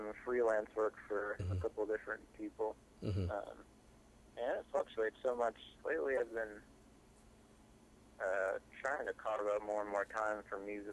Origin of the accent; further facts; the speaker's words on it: Wisconsin, United States; moved away as an adult; I grew up in Wisconsin, and I moved out to Boston with the guys I was playing music with after high school.